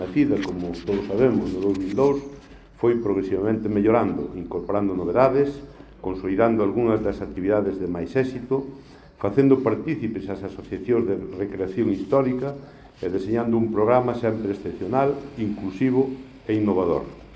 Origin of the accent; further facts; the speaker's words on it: Lugo, Galicia, Spain; a nosa capacidade para festexar e a nosa identidade como lucenses.